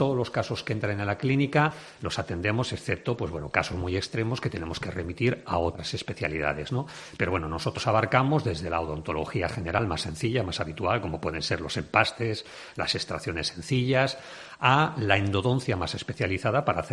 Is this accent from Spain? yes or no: yes; Madrid, Community of Madrid, Spain; yo soy de Madrid y no he perdido el contacto